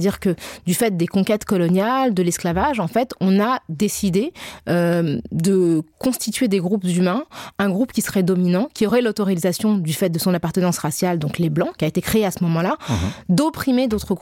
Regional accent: Senegal; now in France; au Sénégal, qui est mon pays d'origine, je ne suis pas une minorité

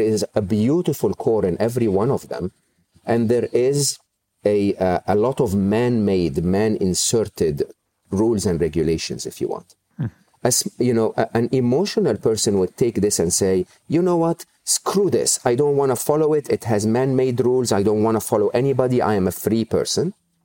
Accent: Egypt; growing up in Egypt, even though we didn't have social security, we didn't have health insurance

